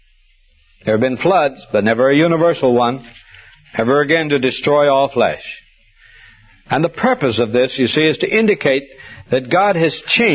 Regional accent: Montana, United States; I was raised up in Montana, where we have a very low population density.

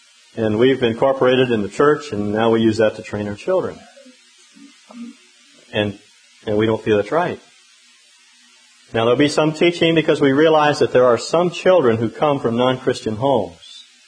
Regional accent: Texas, United States; I was raised in Texas, and there was a Mule Shoe Texas out in West Texas, and every kid in the world wondered how in the world that city came to have that name.

